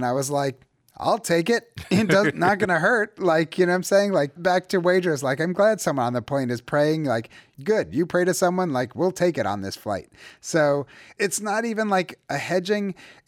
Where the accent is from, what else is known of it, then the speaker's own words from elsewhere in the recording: United States; moved away as an adult; I think I grew up feeling Jewish in America. And why I moved to Israel is there's plenty of Jews in Israel. There I was the American.